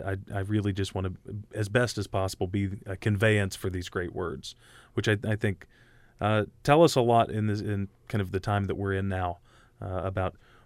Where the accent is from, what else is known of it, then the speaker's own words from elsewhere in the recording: West Virginia, United States; I'm not a native of the state of Illinois. I grew up in West Virginia, which is a state that was born out of the Civil War.